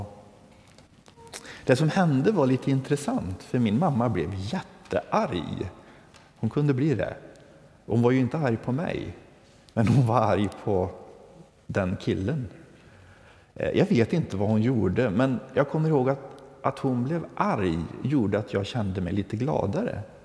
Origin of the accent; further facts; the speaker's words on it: Värmland, Sweden; Jag är från Värmland, sydvästra Värmland, utanför Karlstad.